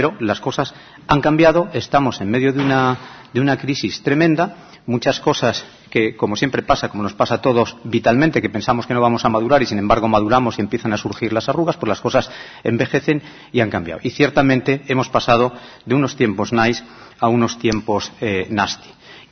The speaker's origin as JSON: {"language": "Spanish", "country": "Spain", "said": "nosotros, como sociedad, como españoles"}